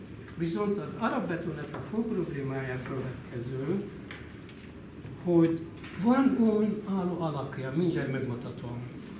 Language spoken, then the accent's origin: Hungarian; Egypt; Hungarian is a second language; moved away as an adult; now in Hungary; Én Egyiptomban születtem, és a Nílus gyógyszer közepén, és ott egy ilyen kis faluban születtem, és ott jártam általános iskolába